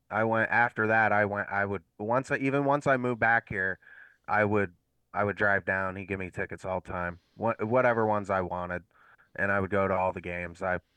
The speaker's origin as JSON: {"language": "English", "town": "Council Bluffs", "region": "Iowa", "country": "United States", "tie": "born or raised there", "said": "And I kind of already knew the Oklahoma-Nebraska thing growing up in Council Bluffs, you know, across the river from Omaha."}